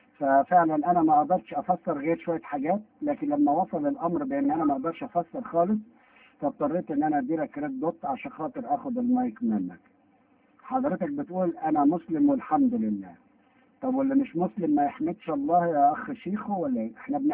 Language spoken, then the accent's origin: Arabic; Egypt; احنا كلنا كمصريين درسنا القرآن في مصر في المدارس كلنا درسناها